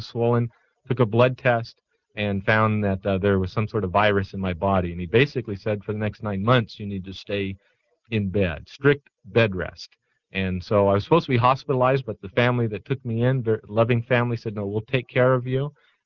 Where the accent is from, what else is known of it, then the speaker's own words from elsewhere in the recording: Hacienda Heights, California, United States; they invited me to a home Bible study in the city of Hacienda Heights, where I grew up in California.